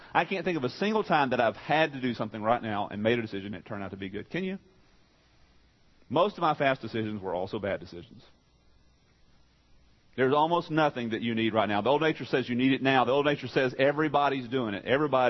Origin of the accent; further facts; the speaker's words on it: Texas, United States; I'm a redneck from East Texas.